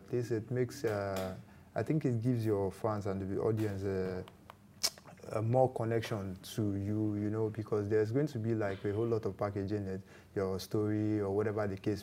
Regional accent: Warri, Delta, Nigeria; also born or lived in Ajangbali; So when I was like 8 years old, then I relocated to Warri. So most of my adulthood was in Warri.

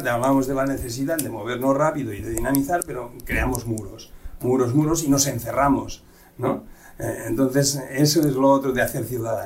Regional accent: Catalonia, Spain; Desde el catalán, aquí tiro agua para mi tierra

